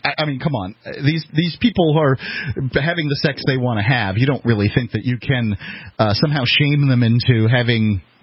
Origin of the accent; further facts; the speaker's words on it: Sarasota, Florida, United States; We're from Sarasota, Florida